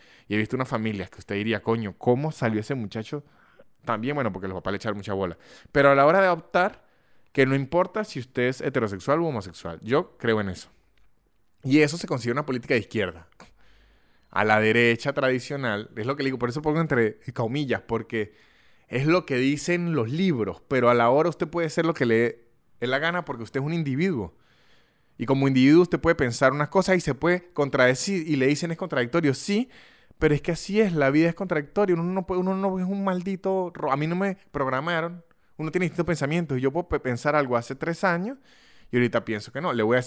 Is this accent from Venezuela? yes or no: yes; Venezuela; now in Argentina; Yo me considero ahorita, a los 31 años, primero que como venezolano que vivió el chavismo